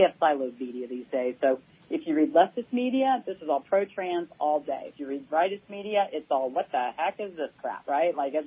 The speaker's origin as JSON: {"language": "English", "town": "Atlanta", "region": "Georgia", "country": "United States", "tie": "born or raised there", "also_born_or_lived": "Dallas", "said": "I grew up in Atlanta, and I lived in Dallas for a while"}